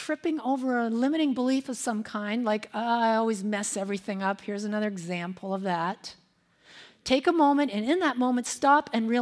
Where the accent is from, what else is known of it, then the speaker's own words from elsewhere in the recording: Ontario, Canada; Wayne Gretzky, the great Gretzky. He's a good old Canadian boy born right outside my hometown.